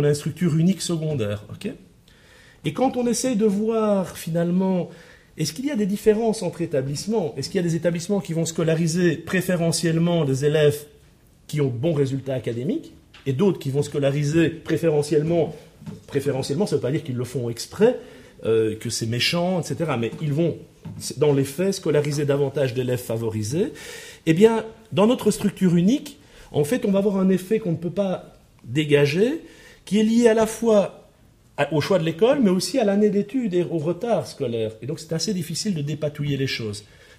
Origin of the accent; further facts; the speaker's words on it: Belgium; mais comme nous, on est belges et qu'on peut se permettre beaucoup de choses